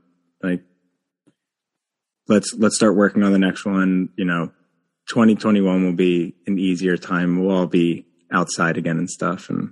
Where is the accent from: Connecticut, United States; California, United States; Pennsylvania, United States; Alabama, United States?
Pennsylvania, United States; Cause I have friends, which I grew up in Pennsylvania, but you know, I have a lot of friends that are back there